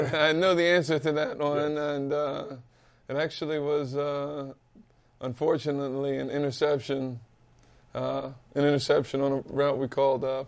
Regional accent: New Jersey, United States; I grew up in North Jersey.

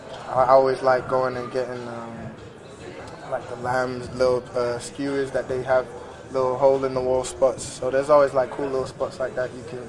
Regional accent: Hackney, London, United Kingdom; born there; Hackney. I was born in Hackney, North London.

